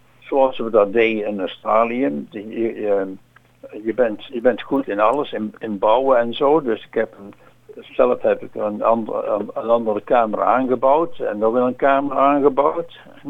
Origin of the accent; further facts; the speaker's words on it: Netherlands; Ik heb mijn Nederlandse paspoort heb ik in moeten leveren, ja. Nee, als het is tegen mijn vraag, ik ben Nederlander.